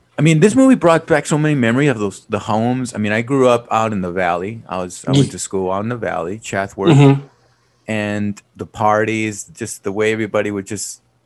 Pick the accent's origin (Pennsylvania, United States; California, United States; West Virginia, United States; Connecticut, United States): California, United States; South Gate; And I remember going back because I grew up in Southgate. You know, there weren't big homes out in Southgate.